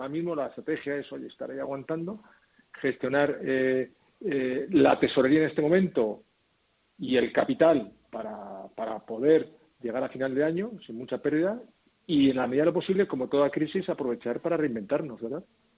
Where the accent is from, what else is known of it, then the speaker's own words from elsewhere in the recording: Madrid, Community of Madrid, Spain; born there; nací en Madrid hace ya 50 años, sigo viviendo aquí